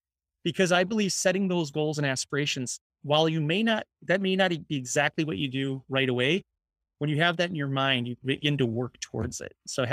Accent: Chicago, Illinois, United States; So growing up in Chicago and in Southwest suburbs, you don't see a lot of beach.

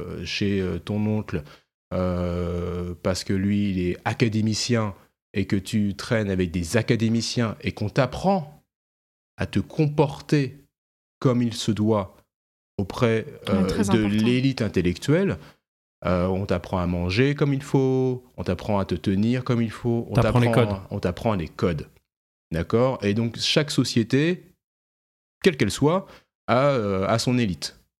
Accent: Champigny-sur-Marne, Île-de-France, France; Ok, alors donc je suis né à Champigny-sur-Marne dans le 94, dans le Bois-l'Abbé.

